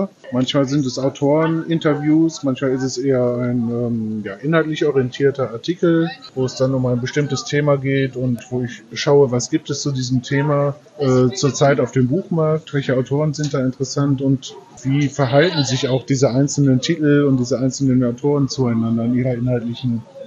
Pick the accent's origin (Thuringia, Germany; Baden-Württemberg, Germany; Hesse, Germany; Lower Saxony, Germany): Lower Saxony, Germany; born or raised there